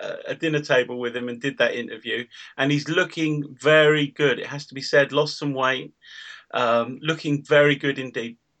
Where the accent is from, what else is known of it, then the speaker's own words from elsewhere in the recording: Leicester, East Midlands, United Kingdom; I mean, one of the articles is from my hometown.